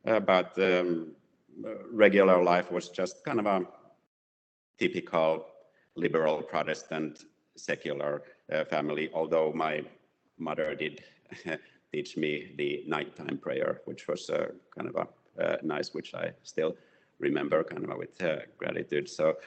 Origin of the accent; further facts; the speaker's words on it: Finland; So I was born and raised in Finland, and the kind of our religious background is that I and my family were Lutherans, like most of the people in Finland are